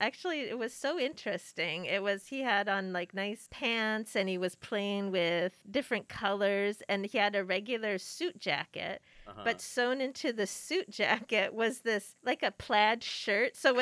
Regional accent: Canada; I like his, he has a lot of sarcasm for American tourists, which being Canadian, I like that a lot.

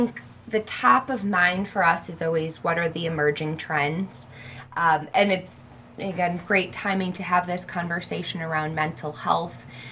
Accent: Chicago, Illinois, United States; Although I am from Chicago

